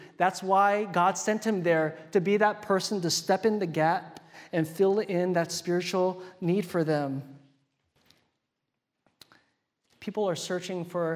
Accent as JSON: {"language": "English", "region": "Hawaii", "country": "United States", "tie": "born or raised there", "also_born_or_lived": "Arizona / Wisconsin", "said": "I did my seminary in Wisconsin, which is a huge contrast from growing up in Hawaii and then going doing my undergrad in the desert in Arizona"}